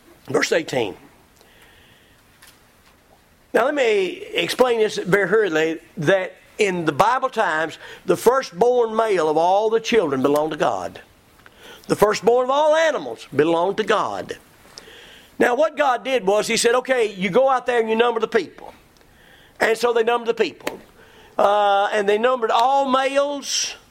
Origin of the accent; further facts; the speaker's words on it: the South, United States; Folks, I was raised in the South. You don't tell by my accent.